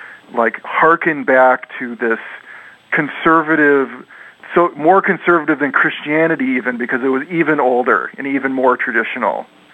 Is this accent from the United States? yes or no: yes; Omaha, Nebraska, United States; I guess from a young age, I grew up in Omaha, which back then was not very cool.